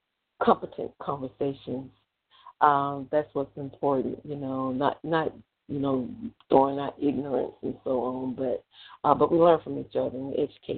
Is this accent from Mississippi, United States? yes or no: yes; Mississippi, United States; also born or lived in Texas; born and raised in Mississippi, spending part time in Texas